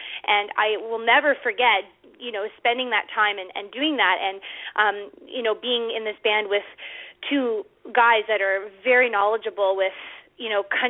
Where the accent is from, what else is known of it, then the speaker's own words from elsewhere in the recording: Ottawa, Ontario, Canada; For me, I grew up in Ottawa, but most of my mother's side of the family lives in southern Ontario, and I have gone up to Tillsonburg, Ontario, probably about, I would say, between 5 and 6 times a year